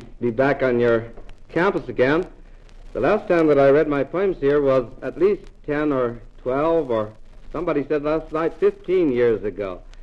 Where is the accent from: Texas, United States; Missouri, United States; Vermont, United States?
Missouri, United States; Joplin; born there; also born or lived in Lincoln, Illinois; I was born in Joplin, Missouri, but I belonged to a family that was always moving.